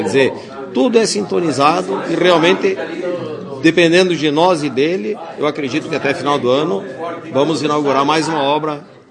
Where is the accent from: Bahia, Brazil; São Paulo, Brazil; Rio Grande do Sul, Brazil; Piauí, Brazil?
Rio Grande do Sul, Brazil; Lagoa Vermelha; born there; Não só conheço Lagoa Vermelha, a terra onde eu nasci, quero bem